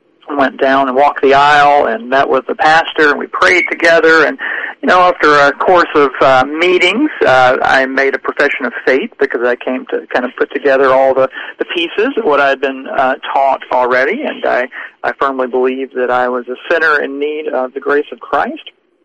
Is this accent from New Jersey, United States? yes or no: no; Mississippi, United States; So I grew up in South Mississippi in a small town, actually Jones County.